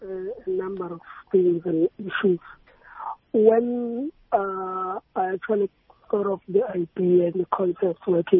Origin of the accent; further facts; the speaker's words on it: Mamelodi, Gauteng, South Africa; we want to take a young life from the villages where we come from Mamalodishinat